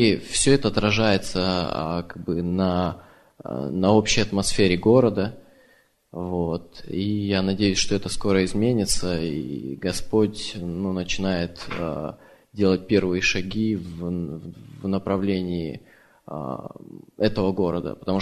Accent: Moscow, Russia; я из Москвы

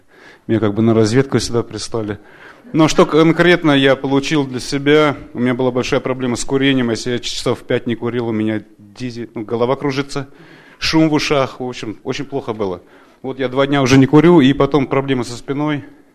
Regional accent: Denver, Colorado, United States; я из Денвера, Колорадо.

